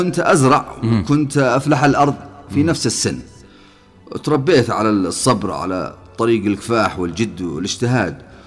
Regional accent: Saada Governorate, Yemen; من مواليد 1977 في مديرية ساقين الأبية، تابعة لمحافظة السلام، محافظة سعدة. نشأت يتيم الأب ودرست المرحلة الابتدائية والإعدادية في مدرسة السلام

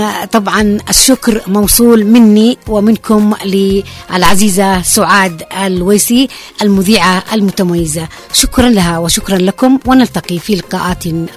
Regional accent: Yemen; لنا كيمنيين نفتخر بموقفنا مع غزة

